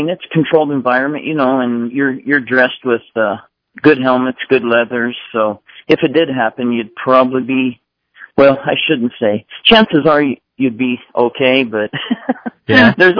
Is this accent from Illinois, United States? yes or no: no; Albuquerque, New Mexico, United States; also born or lived in Arizona; now in Cedar Crest, United States; I was born in Arizona, but I've been in Albuquerque since I was about 10 years old.